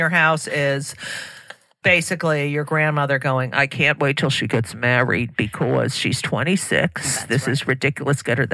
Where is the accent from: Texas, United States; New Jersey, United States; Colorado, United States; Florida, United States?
New Jersey, United States; I'm from New Jersey. Woo!